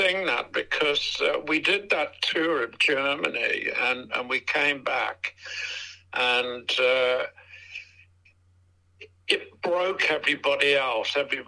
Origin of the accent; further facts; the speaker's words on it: Evesham, West Midlands, United Kingdom; born there; I was born in Evesham. I was born in 1946.